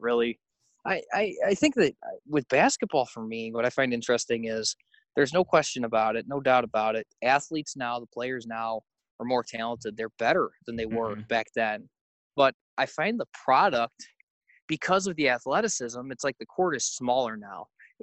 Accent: Illinois, United States; especially when you're a young boy growing up in Chicagoland.

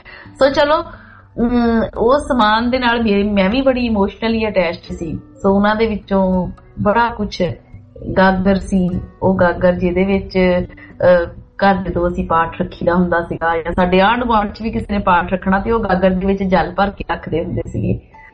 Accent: Punjab, India; ਜਿਹੜਾ ਪਿੰਡ ਸਾਡਾ ਜੱਦੀ ਮਕਾਨ ਆ, ਜਿੱਥੇ ਚਲੋ ਅਸੀਂ ਵੱਡੇ ਹੋਏ ਹੈ ਨਾ, ਉਹ ਸੀ ਜੀ ਜੀ ਟੀ ਰੋਡ ਦੇ ਉੱਤੇ, ਜਲੰਧਰ ਪਠਾਨਕੋਟ ਦਾ ਜਿਹੜਾ ਮੇਨ ਜੀ ਟੀ ਰੋਡ ਆ, ਉਹਦੇ ਉੱਤੇ ਸਾਡਾ ਪਿੰਡ ਆ।

